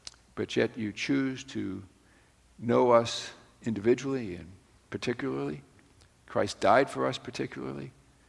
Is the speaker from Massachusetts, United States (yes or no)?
yes; Boston, Massachusetts, United States; Now, I grew up in Boston.